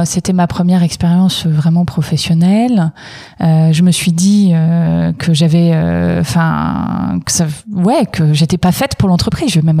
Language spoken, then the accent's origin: French; Hauts-de-France, France; j'ai 34 ans, ça y est, depuis quelques jours. J'ai grandi en Picardie